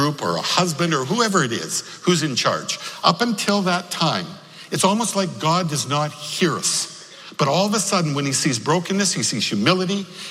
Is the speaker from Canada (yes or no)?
yes; Regina, Saskatchewan, Canada; now in New York, United States; I grew up in Regina, as I say, in Saskatchewan, up in Canada.